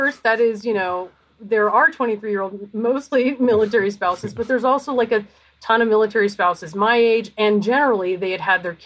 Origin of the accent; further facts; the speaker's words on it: Canberra, Australian Capital Territory, Australia; born there; I was born in Canberra.